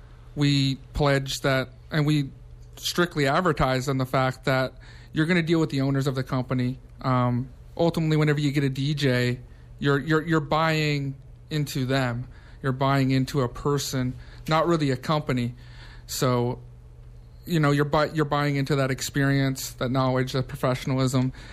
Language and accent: English; Eldon, Prince Edward Island, Canada; from Eldon, Prince Edward Island, my home town